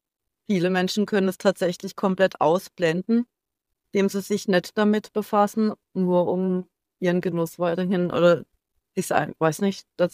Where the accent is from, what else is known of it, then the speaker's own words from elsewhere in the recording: Baden-Württemberg, Germany; bin irgendwann zurückgekommen in meine Heimat im Schwarzwald. Ich habe keine Lust mehr gehabt, in der Stadt zu leben.